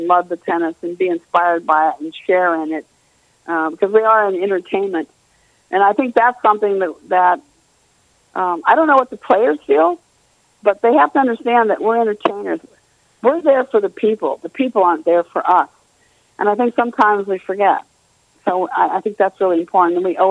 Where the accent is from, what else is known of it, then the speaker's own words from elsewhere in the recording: United States; U.S., I'm an American. I'm very, you know, much for my country.